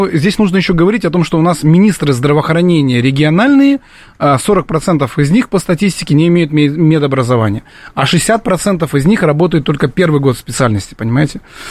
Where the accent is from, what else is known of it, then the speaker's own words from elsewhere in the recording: Kurganinsk, Krasnodar Krai, Russia; мой родной город, это город Курганинск, Краснодарского края, там вырос, закончил школу, и я периодически приезжаю туда